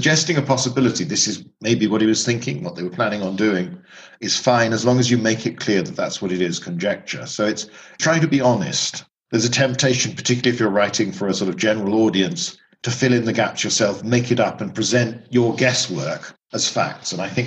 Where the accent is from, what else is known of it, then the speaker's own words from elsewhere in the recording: United Kingdom; growing up in Britain, there's the remains of a Roman legionary fortress and amphitheater about 20 miles away from where I grew up.